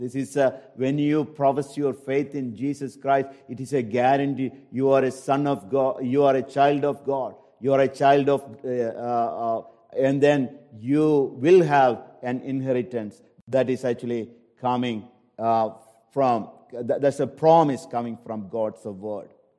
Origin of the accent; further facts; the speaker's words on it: India; I come from India. Even northern part of India, we have a lot of these kind of encounters.